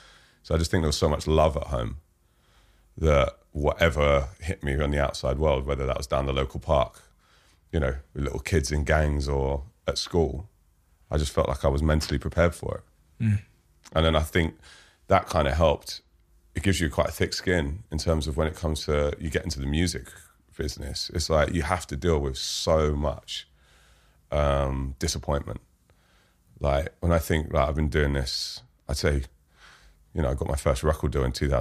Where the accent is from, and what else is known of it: London, United Kingdom; born or raised there